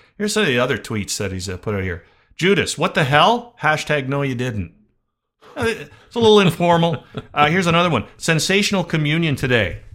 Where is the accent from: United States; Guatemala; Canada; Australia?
Canada; We have a long discussion about what we're most proud of when it comes to being Canadian.